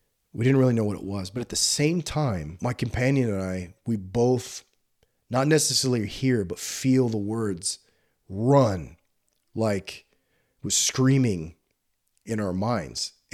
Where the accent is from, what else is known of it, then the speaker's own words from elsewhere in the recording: Texas, United States; I'm from South Texas.